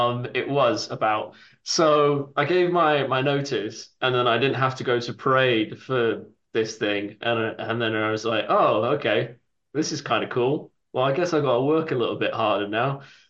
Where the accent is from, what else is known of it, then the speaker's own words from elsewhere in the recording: United Kingdom; born there; So I was originally born in the UK